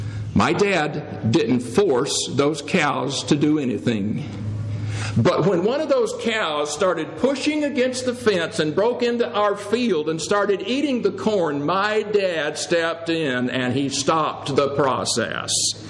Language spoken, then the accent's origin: English; Mississippi, United States; I grew up not in California, but in the fields of North Mississippi.